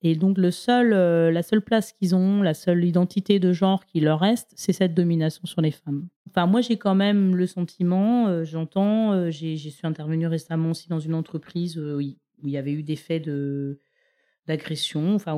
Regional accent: France; Aucun élu chez nous en France

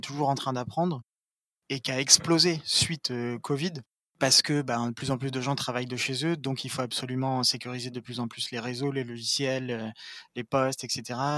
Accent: Normandy, France; Bien sûr, je suis normand, mais un peu de Marseille.

